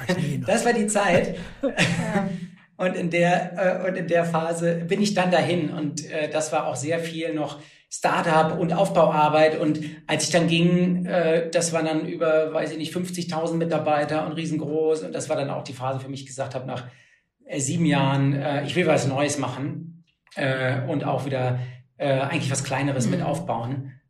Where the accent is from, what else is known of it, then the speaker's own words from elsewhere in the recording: Berlin, Germany; also born or lived in Japan; Ich bin hier in Berlin aufgewachsen und dann nach Fallen da gezogen